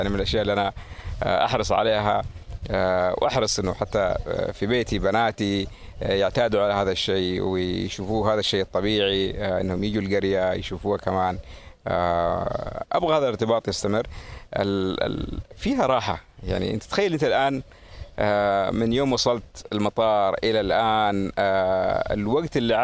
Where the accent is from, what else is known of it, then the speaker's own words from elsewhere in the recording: Jazan Province, Saudi Arabia; عشان الطفولة حقي كانت في القرية، والقرية لما تكلم عن القرية، قريتي تبعد حوالي 50 كيلو عن المدينة اللي هي جيزان في الجنوب.